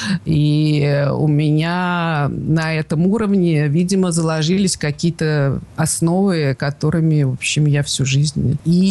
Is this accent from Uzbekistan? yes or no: yes; Tashkent, Uzbekistan; moved away as an adult; also born or lived in Saint Petersburg, Russia / Moscow, Russia; Я родилась совсем даже в Ташкенте, в Узбекистане, тогда еще в СССР, и даже там умудрилась школу закончить. Потом училась в Ленинградском университете на истории искусства, потом переехала в Москву, где жила довольно долго